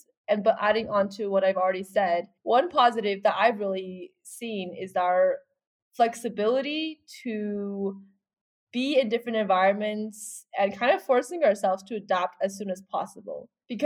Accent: Hungary; I was a third culture kid in that sense because I grew up in Hungary and not in China, which was where my parents grew up in.

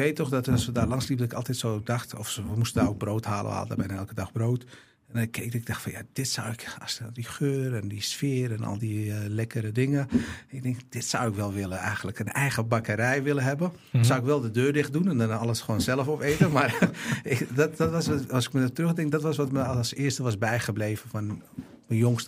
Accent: Amsterdam, North Holland, Netherlands; Hadden we bij ons in Osdorp, Amsterdam-Osdorp, opgegroeid.

